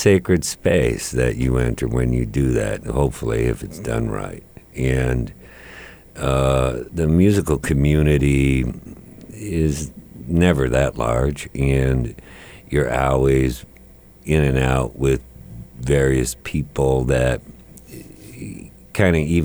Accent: Duluth, Minnesota, United States; And I grew up here in the Duluth area and traveled then to Minneapolis, and from there entered my, you know, career of music.

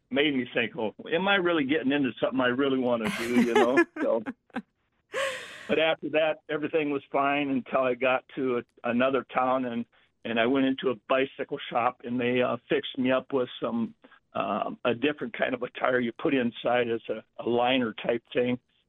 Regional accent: Mitchell, South Dakota, United States; I moved up here from South Dakota, Mitchell, South Dakota.

